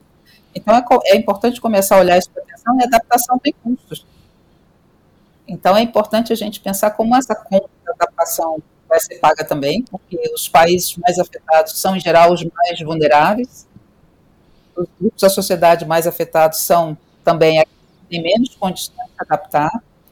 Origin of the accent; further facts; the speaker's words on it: Cerrado, Brazil; para a região de onde eu venho, que é o Cerrado Brasileiro, né, que é o segundo maior bioma do Brasil